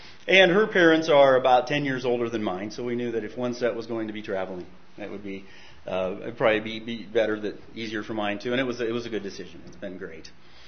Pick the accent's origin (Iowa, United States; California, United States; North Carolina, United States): Iowa, United States; Des Moines; So, born and raised in Iowa